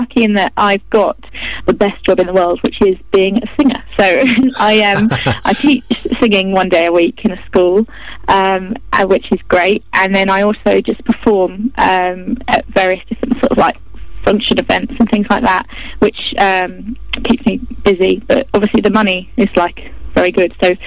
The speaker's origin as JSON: {"language": "English", "town": "Guildford", "region": "South East England", "country": "United Kingdom", "said": "I'm from Guildford in Surrey, so okay. It's not that far. It's only about an hour."}